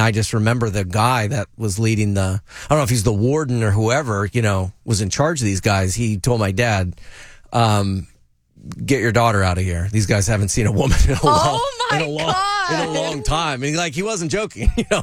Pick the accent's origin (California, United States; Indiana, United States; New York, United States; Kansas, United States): California, United States; Napa; Growing up in Napa, I lived out like in the forest in the middle of nowhere, and we had to evacuate our house for a fire on, I think, three different occasions.